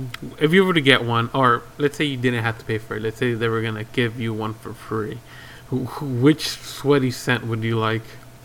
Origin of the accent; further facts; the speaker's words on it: United States; I'm just American. I don't take offense to that. I am American.